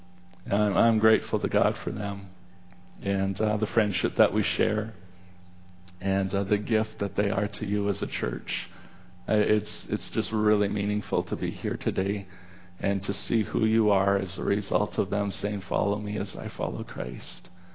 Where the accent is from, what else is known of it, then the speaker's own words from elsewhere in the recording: Canada; Our borders are open. We're Canadians. We love everybody.